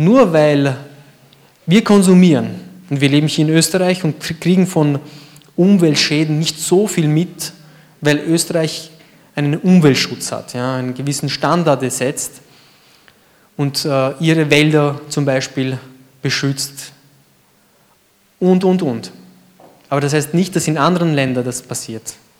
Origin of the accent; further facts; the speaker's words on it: Maramureș, Romania; Maramureș, ich komme aus Maramureș.